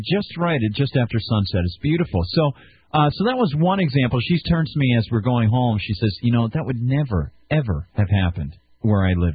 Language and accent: English; Amherst, United States; We went to go sledding in my hometown in Amherst here